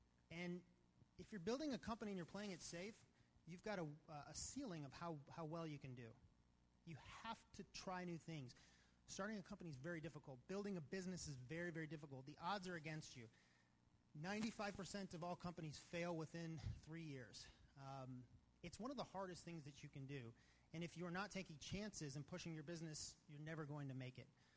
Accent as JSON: {"language": "English", "town": "Atlanta", "region": "Georgia", "country": "United States", "tie": "born or raised there", "said": "So I grew up here in Atlanta, or just to the west in Atlanta."}